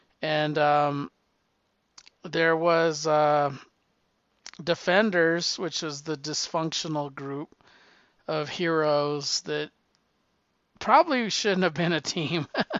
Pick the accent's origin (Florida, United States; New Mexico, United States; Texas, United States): New Mexico, United States; me growing up in the South Valley